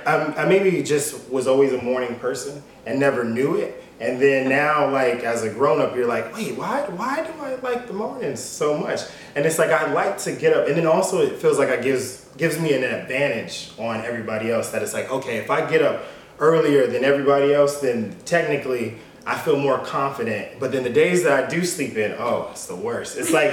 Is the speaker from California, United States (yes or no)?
yes; California, United States; I'm from Northern California, as you mentioned.